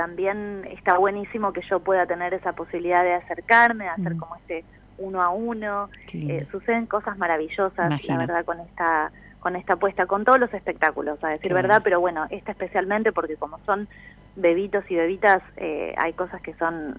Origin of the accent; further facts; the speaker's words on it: Chascomús, Buenos Aires Province, Argentina; Nosotros somos de Chascomús, provincia sí. de Buenos Aires.